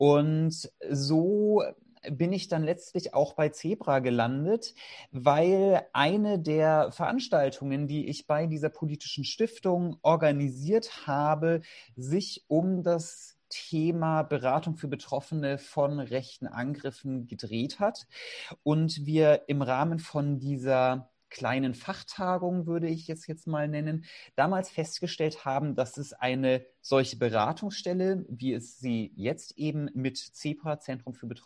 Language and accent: German; Southern Germany, Germany; Nun ja, ursprünglich komme ich tatsächlich aus dem Süden Deutschlands. Tatsächlich lebe ich jetzt mittlerweile aber schon seit vielen Jahren in Schleswig-Holstein.